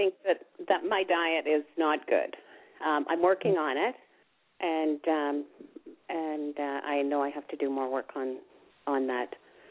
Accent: Canada; Oh, so that's... I'm from Canada

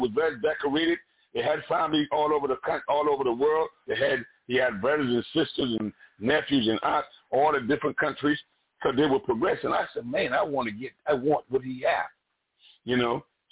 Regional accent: Barbados; I shared this sometime back in the country that I grew up in Barbados.

